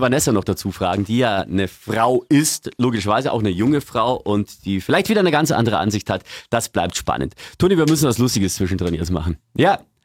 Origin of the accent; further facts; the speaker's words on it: Eckenfelden, Bavaria, Germany; oder bei uns in Niederbayern, auch unsere 2 Orte. Wir haben in Eckenfelden gelebt und die Nachbarstadt war Pfarrkirchen